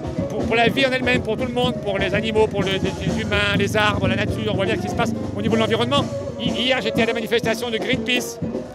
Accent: Bourgogne-Franche-Comté, France; Ben moi, je viens de Bourgogne exprès pour les soutenir

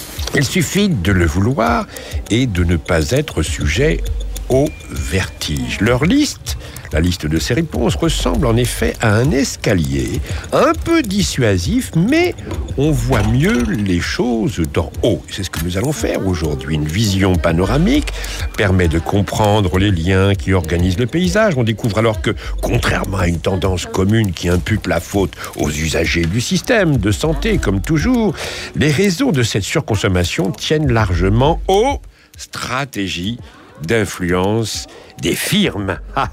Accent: France

